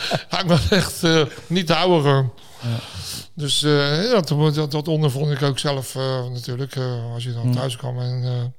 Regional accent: Alblasserdam, South Holland, Netherlands; toen was ik verhuisd eigenlijk van Alblasserdam naar Rotterdam. Want ik heb mijn jeugd in Alblasserdam doorgebracht eigenlijk.

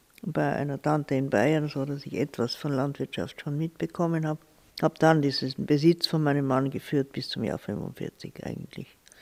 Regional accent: Vyškov, South Moravian Region, Czechia; moved away; Und dort haben wir gelebt und dort bin ich auch aufgewachsen in der Nähe. Wir haben dann nicht direkt in Wieschau gelebt, sondern 10 Kilometer weiter in einem ehemaligen Forsthaus

